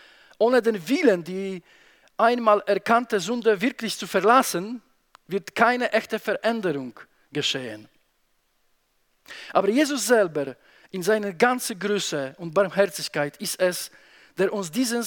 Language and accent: German; Poland; German is a second language; Bei uns in Polen ist so, dass der Pastor, das ist eine Person, ja, das kommt noch von unserer Mentalität polnische, wo die Priester so ganz hoch über dem Volk sind.